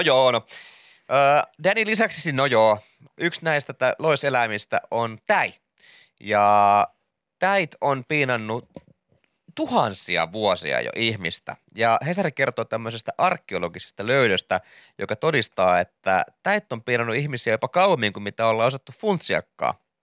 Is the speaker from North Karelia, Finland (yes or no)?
no; Kirkkonummi, Uusimaa, Finland; Hei, mä olen Kirkkonummelta